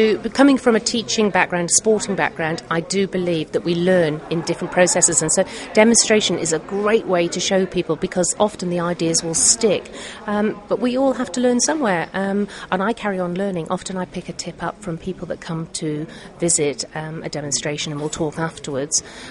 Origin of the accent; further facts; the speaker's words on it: Isle of Man; I grew up in the Isle of Man. I've moved around a lot.